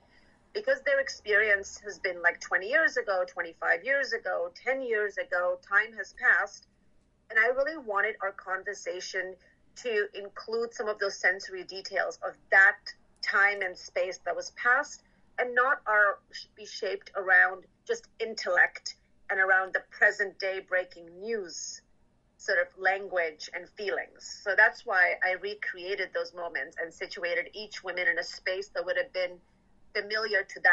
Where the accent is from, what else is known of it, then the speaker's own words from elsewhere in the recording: Canada; as a teenager growing up in Canada, I felt a lot of shame about my Afghan identity